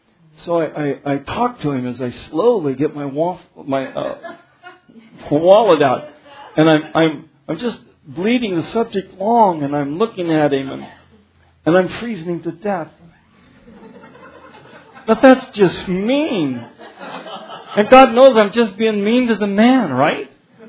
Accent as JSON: {"language": "English", "region": "Arkansas", "country": "United States", "said": "But I'm from out of town. I'm from Arkansas."}